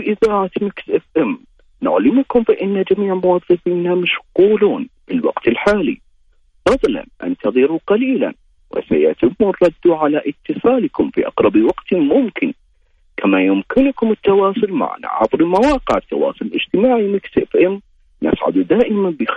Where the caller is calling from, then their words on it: Riyadh, Riyadh Province, Saudi Arabia; من الرياض.